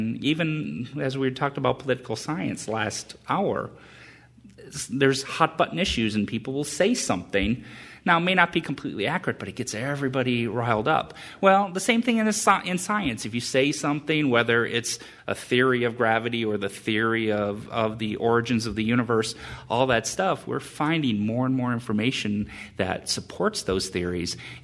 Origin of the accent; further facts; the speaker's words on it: Wisconsin, United States; I'm originally from Western Wisconsin.